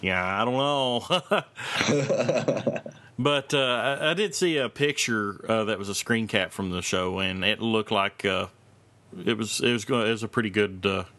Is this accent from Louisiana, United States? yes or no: no; Kentucky, United States; I'm from Kentucky, so I got an accent.